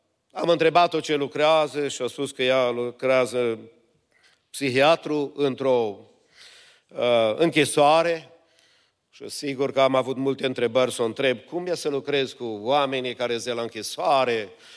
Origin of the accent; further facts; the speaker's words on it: Romania; Îmi amintesc când am crescut în România, într-un context a comunismului